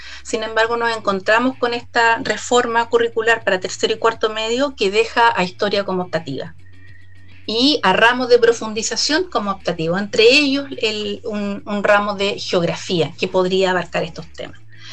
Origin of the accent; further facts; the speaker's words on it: Concepción, Biobío, Chile; yo soy de Concepción